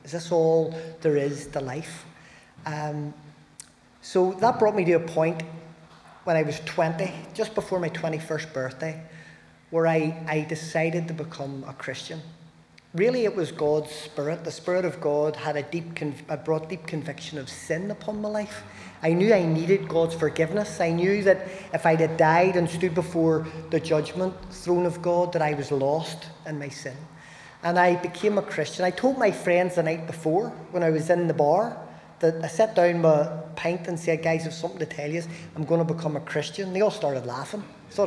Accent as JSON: {"language": "English", "town": "Newtownbreda", "region": "Northern Ireland", "country": "United Kingdom", "tie": "born or raised there", "said": "I grew up in the Newton Breda area. I went to Newton Breda High School as a pupil. And I grew up really, my family are originally from Sandy Row, part of Belfast."}